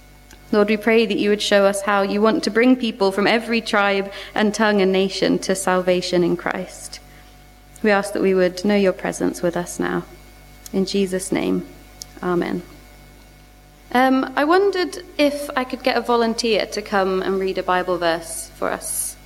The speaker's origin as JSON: {"language": "English", "region": "London", "country": "United Kingdom", "lives_now": "Swansea, United Kingdom", "said": "I do live in Swansea. I'm originally from London-ish kind of way. But I live in Swansea with my husband Nathan"}